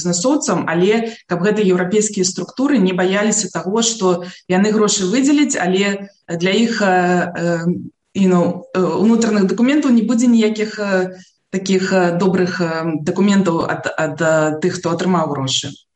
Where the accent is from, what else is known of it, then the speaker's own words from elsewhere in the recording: Minsk, Minsk Region, Belarus; now in abroad; я нарадзілася і вырасла ў Мінску, навучалася ў французскай гімназіі, потым скончыла беларускі эканамічны універсітэт.